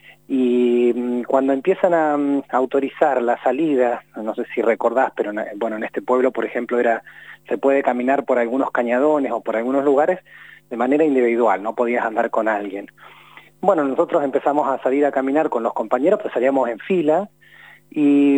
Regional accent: Puerto Deseado, Santa Cruz, Argentina; Somos de Puerto Deseado, al norte de Santa Cruz.

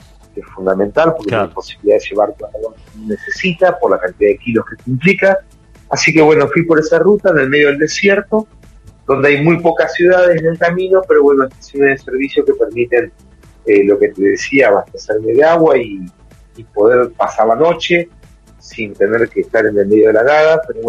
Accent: Gualeguaychú, Entre Ríos, Argentina; Luego se volvieron ellos a Buenos Aires, bueno, a Gualeguaychú, somos de Gualeguaychú

